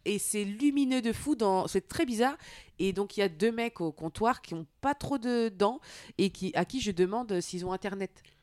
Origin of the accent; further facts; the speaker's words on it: France; on est français, on est français.